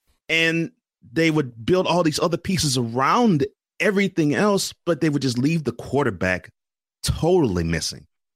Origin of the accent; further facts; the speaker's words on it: Houston, Texas, United States; You know, I actually like to talk about football more than any other sport, considering I'm from Houston.